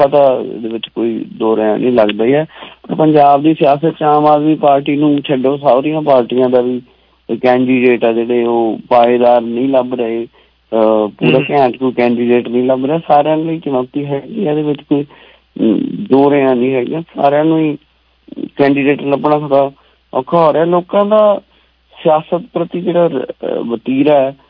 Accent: Punjab, India; ਮੇਰੇ ਪਿੰਡ ਨੇੜੇ ਕੇਸਰ ਸਿੰਘ ਵਾਲਾ ਭਗਤੇ ਭਾਈ ਦੇ ਕੁਛ ਪਿੰਡ ਹੈਗੇ ਆ

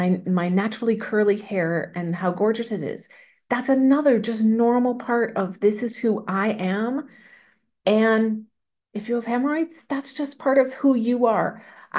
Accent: Canada; So I can't believe I just said y'all. Remember, I'm from Canada.

